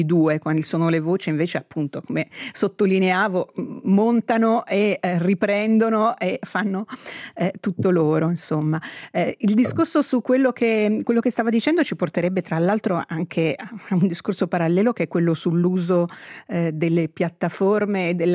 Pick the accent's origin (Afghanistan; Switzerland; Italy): Switzerland; Italian-speaking Switzerland; Venezia, che conosciamo anche come svizzero italiani abbastanza da vicini